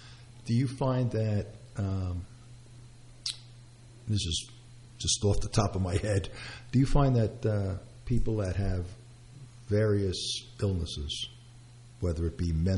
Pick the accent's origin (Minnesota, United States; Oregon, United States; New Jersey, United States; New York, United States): New York, United States; Brooklyn; born there; I was born in Brooklyn. We didn't have too many horses.